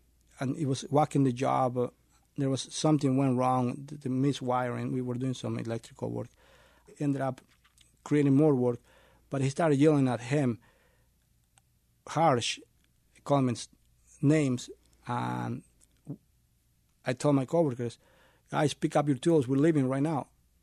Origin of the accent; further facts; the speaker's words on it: Mexico; now in United States; I grew up in Mexico, and I came across the border like every one of my coworkers, undocumented.